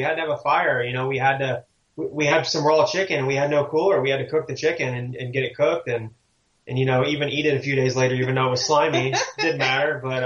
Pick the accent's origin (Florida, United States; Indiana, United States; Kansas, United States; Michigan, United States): Florida, United States; because I'm, you know, born and raised in Florida, lived here my whole life